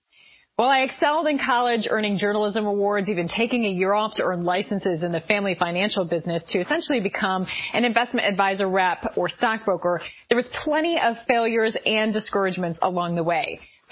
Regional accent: Ohio, United States; here's my story. I grew up in Northwest Ohio, a shy and pretty sheltered homeschooled kid.

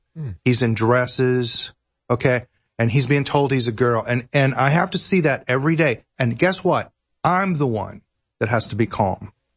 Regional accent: Dumas, Texas, United States; as a Texan male, Texan man, born and bred here from Dumas, Texas.

